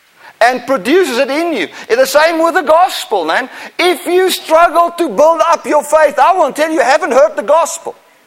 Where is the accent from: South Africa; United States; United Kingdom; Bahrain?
South Africa; You know, I come from South Africa. In the northern parts of South Africa, it's very dangerous.